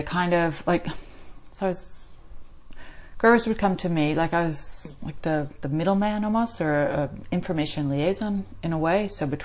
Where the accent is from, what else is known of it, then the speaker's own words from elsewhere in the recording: New England, United States; now in Young, Australia; East Coast, the United States of America.